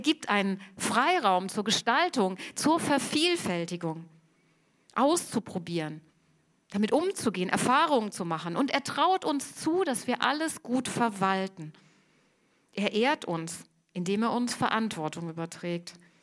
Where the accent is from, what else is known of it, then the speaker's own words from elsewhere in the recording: Hamburg, Germany; Dann muss man sagen, wir als Hamburger hier in Westeuropa, wir leben alle sehr privilegiert.